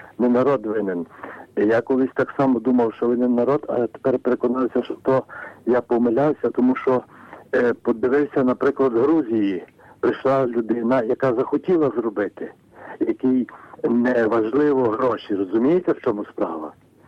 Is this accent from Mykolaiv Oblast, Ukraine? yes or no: no; Lviv, Lviv Oblast, Ukraine; з Львова.